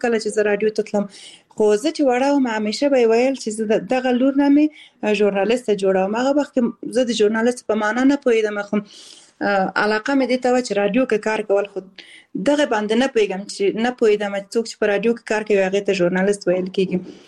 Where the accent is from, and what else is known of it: Balkh, Afghanistan; born there; also born or lived in Kabul / Kunduz